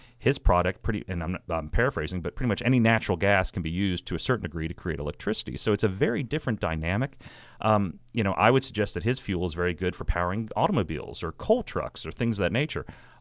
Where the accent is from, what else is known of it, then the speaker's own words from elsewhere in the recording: West Virginia, United States; In my home state of West Virginia, no county out of 55 supported the president.